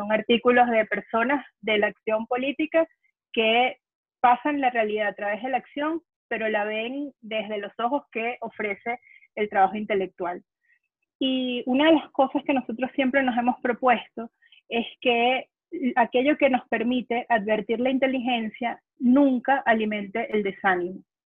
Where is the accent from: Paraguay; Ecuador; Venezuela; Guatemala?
Venezuela; Yo reclamo mi nacionalidad y me voy para allá, por mi tierra. Pero yo sí creo que los venezolanos tenemos mucho para trabajar